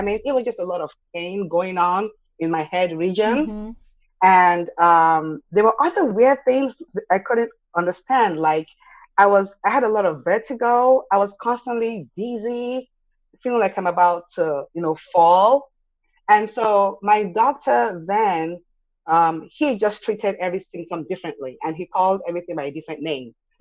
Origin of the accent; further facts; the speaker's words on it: Nigeria; when I was a kid growing up in Nigeria